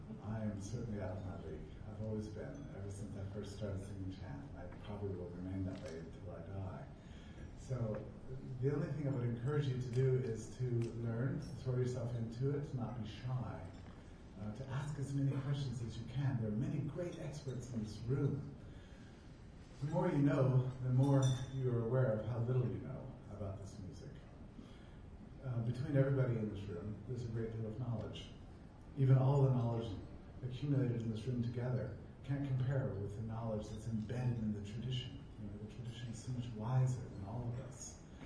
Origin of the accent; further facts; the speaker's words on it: Auburn, Alabama, United States; even though I'm from Auburn, Alabama.